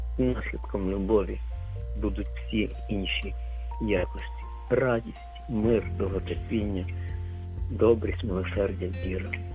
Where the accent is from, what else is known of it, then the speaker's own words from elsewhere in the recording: Lviv, Lviv Oblast, Ukraine; я зі Львова.